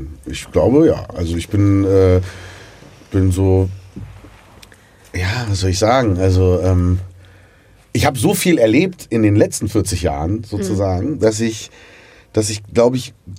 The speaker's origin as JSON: {"language": "German", "region": "Berlin", "country": "Germany", "tie": "born or raised there", "said": "Also ich bin ja in Siemensstadt groß geworden und wir hatten da ein großes Mietshaus"}